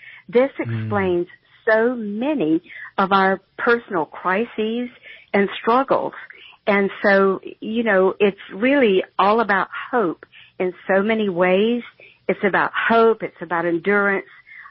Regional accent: the South, United States; accent: Southern; and you can tell by my accent I'm from the South.

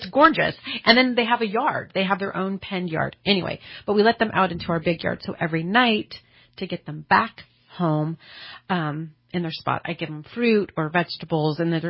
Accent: Shingletown, Pennsylvania, United States; now in Reading, United States; Okay. So I'm from Shingletown. So you know Shingletown. Yes.

